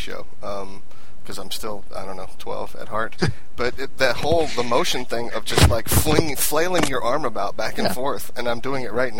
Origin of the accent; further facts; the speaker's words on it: United States; I'm not fat. I'm American.